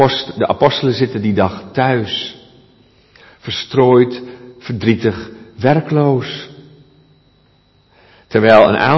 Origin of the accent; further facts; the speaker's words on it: Sassenheim, South Holland, Netherlands; born there; mijn geboorteplaats Sassenheim. Dat ligt bij Lisse, bij de Keukenhof in de buurt, Sassenheim.